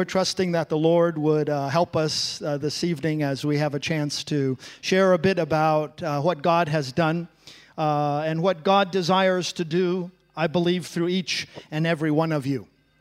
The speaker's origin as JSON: {"language": "English", "country": "Taiwan", "tie": "born or raised there", "said": "I grew up in Taiwan, and so I was always a head taller than everybody else in the class."}